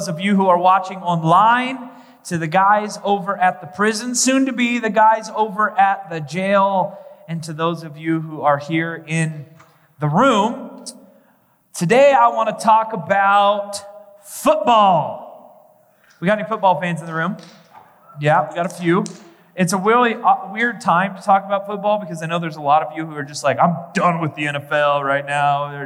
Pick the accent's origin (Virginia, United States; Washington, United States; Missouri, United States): Missouri, United States; Kansas City; I grew up in Kansas City, and so if you're wondering why I am a Chiefs fan, it's because everybody I knew was a Chiefs fan, right?